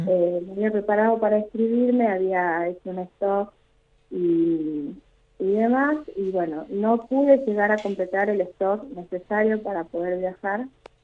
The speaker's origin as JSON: {"language": "Spanish", "town": "Rosario", "region": "Santa Fe", "country": "Argentina", "said": "yo soy de Rosario, soy de Santa Fe"}